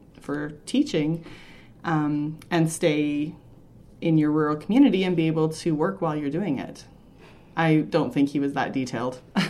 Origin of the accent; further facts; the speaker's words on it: Barnwell, Alberta, Canada; I grew up in Barnwell, Alberta.